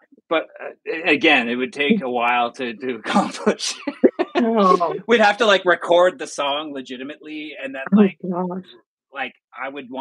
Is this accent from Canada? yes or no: yes; Canada; You know what? I'm Canadian, but I'm not a hockey guy.